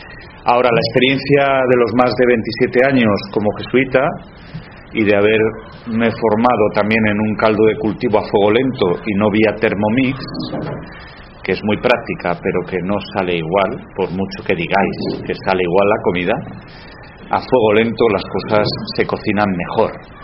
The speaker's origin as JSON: {"language": "Spanish", "town": "Madrid", "region": "Community of Madrid", "country": "Spain", "lives_now": "Seville, Spain", "said": "soy madrileño de origen, sevillano de corazón, y no porque esté aquí ahora mismo y me hayan destinado aquí"}